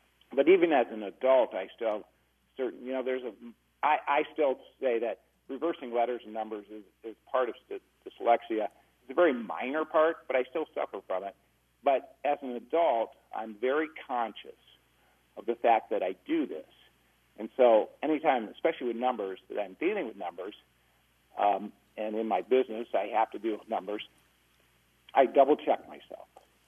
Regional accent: Des Moines, Iowa, United States; I'm 57 years old, and I grew up in the Des Moines public school system.

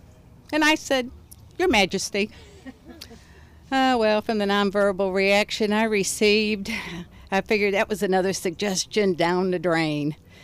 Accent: Jackson, Missouri, United States; I'm from Jackson, Missouri.

